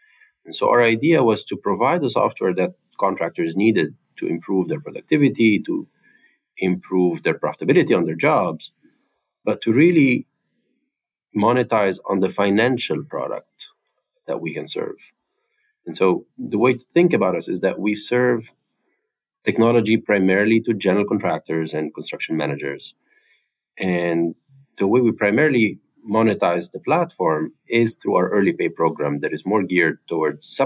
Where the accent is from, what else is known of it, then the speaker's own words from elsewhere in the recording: Lebanon; moved away as an adult; now in United States; born and raised in Lebanon. Both of my parents are in construction. My dad more on the subcontractor side, my mom more on the general contractor side. Came for grad school to Boston in 2008